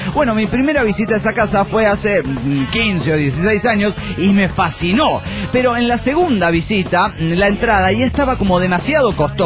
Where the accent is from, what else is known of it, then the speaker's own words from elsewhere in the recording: Nuevo Laredo, Tamaulipas, Mexico; de Nuevo Laredo, México.